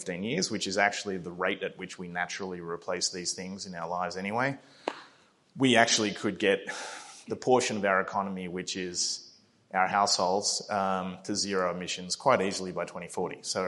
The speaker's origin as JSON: {"language": "English", "country": "Australia", "tie": "born or raised there", "said": "So I grew up in Australia, well aware of the tall poppy syndrome"}